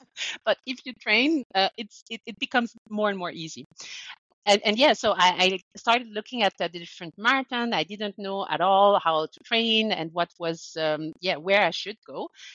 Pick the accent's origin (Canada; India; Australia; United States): Canada; Quebec; I was born and raised in Quebec in Canada. I'm 37 years old and I started running 7 years ago, almost by accident.